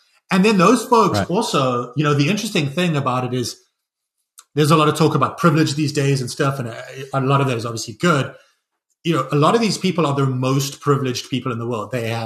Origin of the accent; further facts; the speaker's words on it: South Africa; accent: South African; now in United States; The problem at the moment is I'm getting teased by Americans for my South African accent, and then my brother and my nephews back home are relentlessly teasing me